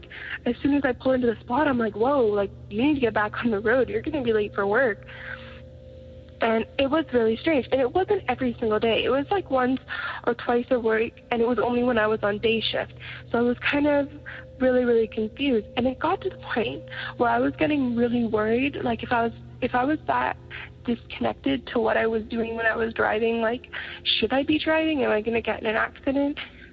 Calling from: Canada; I am from Canada

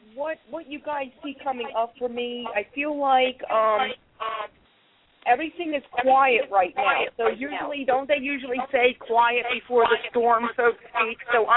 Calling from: New York, United States; also born or lived in Philadelphia; I'm calling from New York.

